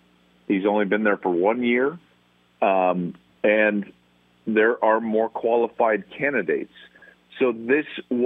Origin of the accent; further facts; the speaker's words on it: Colorado, United States; I grew up in Colorado.